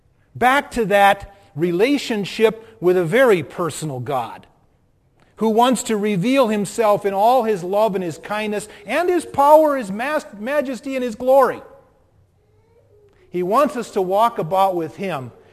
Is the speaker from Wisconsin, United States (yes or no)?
no; Minnesota, United States; accent: Minnesota; So I'll just ask you with my Minnesota accent.